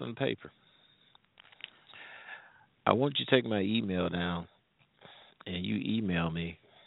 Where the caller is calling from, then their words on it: Midwest, United States; I'm calling from the Midwest.